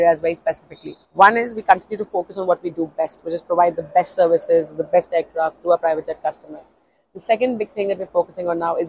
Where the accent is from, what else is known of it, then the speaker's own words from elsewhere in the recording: India; I'm an Indian. I love hot food. I love carrying a lot of things.